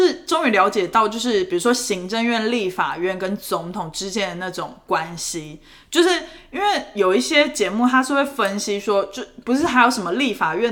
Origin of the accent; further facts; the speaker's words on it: Taiwan; 就是你身为台湾人你本来就需要 aware